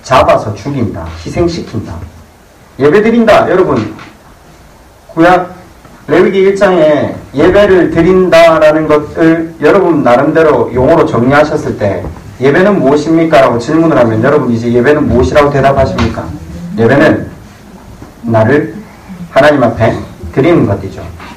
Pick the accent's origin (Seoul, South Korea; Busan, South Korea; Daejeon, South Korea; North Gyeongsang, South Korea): Busan, South Korea; 제가 부산 사람이라서 배를 어릴 때부터 많이 탔거든요.